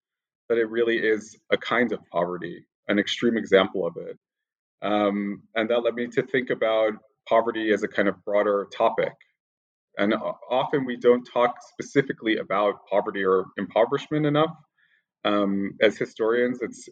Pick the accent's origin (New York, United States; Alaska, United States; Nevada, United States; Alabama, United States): New York, United States; born there; Sure. I was born in New York, and I have a kind of very roundabout course towards studying this part of the world.